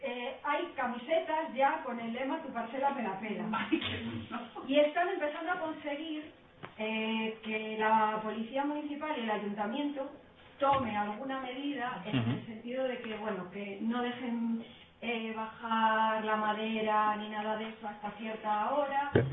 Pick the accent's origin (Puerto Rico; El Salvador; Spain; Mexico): Spain; Ponferrada, Castile and León; now in A Coruña, Spain; yo soy aquí de Ponferrada, pero llevo bastantes años viviendo en Coruña.